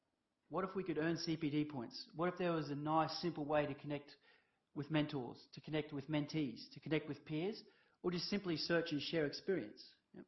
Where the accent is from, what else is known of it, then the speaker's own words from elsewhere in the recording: Queensland, Australia; I'm originally from Central Queensland. I think I'm the only actuary from Central Queensland ever.